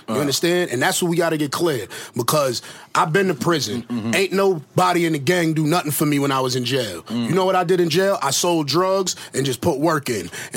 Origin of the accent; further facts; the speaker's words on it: East New York, New York, United States; And I'm from the East, like, my whole life.